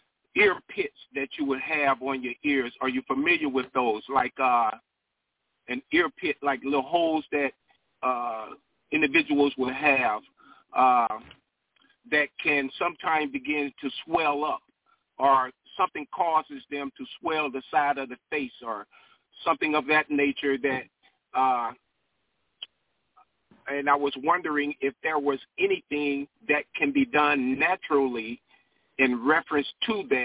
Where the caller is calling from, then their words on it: Ocala, Florida, United States; I'm calling from the Florida body here in Ocala, Florida.